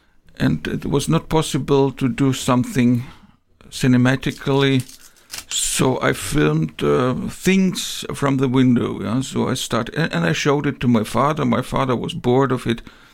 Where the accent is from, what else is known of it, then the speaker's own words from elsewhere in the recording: Augsburg, Bavaria, Germany; English is a second language; also born or lived in Riga, Latvia; I was born in Riga first. Yeah, then my parents decided to leave the country, the Soviet Union. And in 77, and so the next years I spent in Augsburg, Bavaria